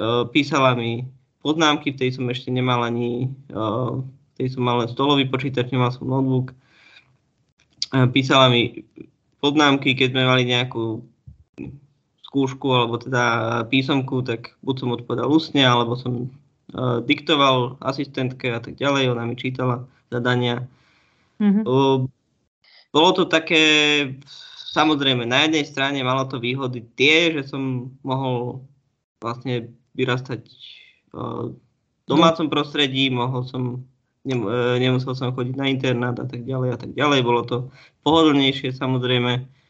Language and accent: Slovak; Trnava, Trnava Region, Slovakia; now in Bratislava, Slovakia; Pochádzam z Trnavy, rodil som sa tam, aj som tam vyrastal. Momentálne žijem v Bratislave, som sa presťahoval kvôli práci. Mám 30 rokov.